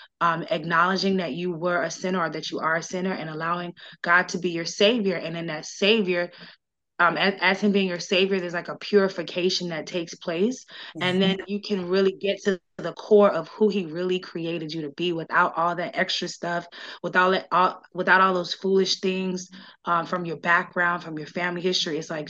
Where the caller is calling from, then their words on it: Miami, Florida, United States; I am joining you from Miami, Florida, and I have been married for over 4 years.